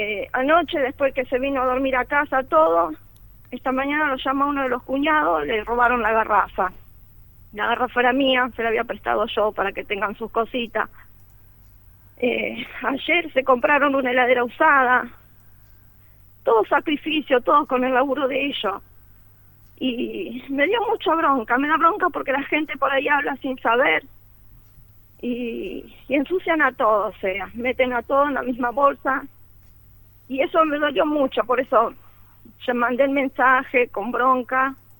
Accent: Casilda, Santa Fe, Argentina; somos nacidos, criados acá en Casilda, mis hijos se criaron todos allá en Nueva Roma.

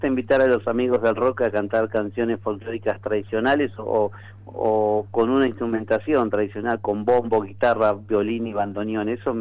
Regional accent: Argentina; cuando nosotros como argentinos siempre demos más prioridad a la música extranjera que nuestra propia música

